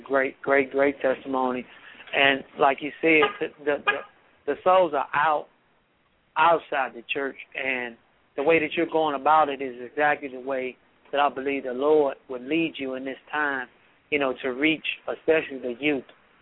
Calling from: St. Louis, Missouri, United States; I'm calling from St. Louis.

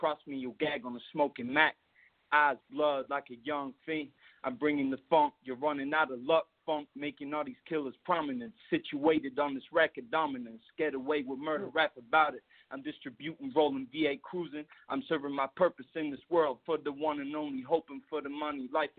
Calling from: Spain; Yeah, I'm calling in from Spain.

